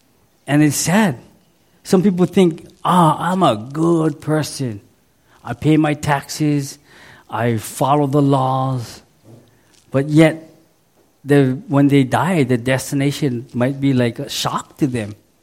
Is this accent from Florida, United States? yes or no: no; Hawaii, United States; You know, I'm from Oahu, right? You drive for 2 hours, you're around the island already.